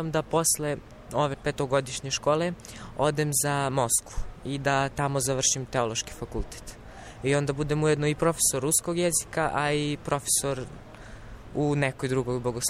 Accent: Štrpce, Kosovo; dolazim iz Štrpca.

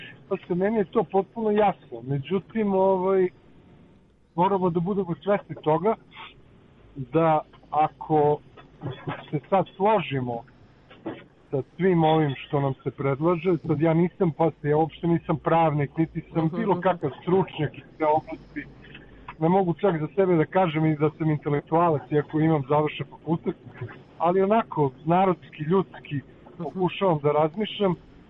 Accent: Belgrade, Serbia; ja sam, da kažemo, Beograđanin. Odrastao sam ovdje i rođen sam u Beogradu

